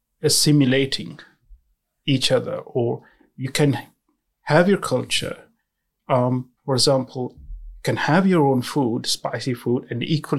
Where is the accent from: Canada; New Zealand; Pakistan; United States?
Pakistan; I think that is that I'm not giving up on my identity as a Pakistani Christian.